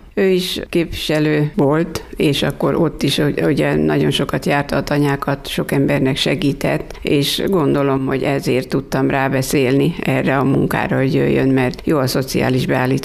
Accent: Harkakötöny, Bács-Kiskun, Hungary; now in Kiskunhalas, Hungary; Harka kötényből származom. Ott jártam iskolába, és későbbiekben, mikor már férjhez mentem, utána kerültem ide Kiskunhalasra.

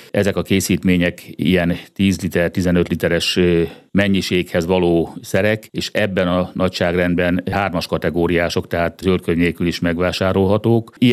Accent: Hódmezővásárhely, Csongrád-Csanád, Hungary; gyerekkoromban, Hódmezővásárhely születésű vagyok, legalábbis Hódmezővásárhely környékén tudom

